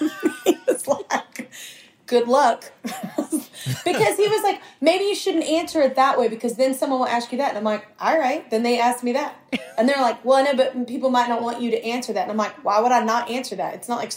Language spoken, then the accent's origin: English; Fort Worth, Texas, United States; also born or lived in Burleson; I was born in Fort Worth, Texas, and I grew up half my life, or half my childhood life. And then I moved to Burleson, which is a completely different side of the tracks.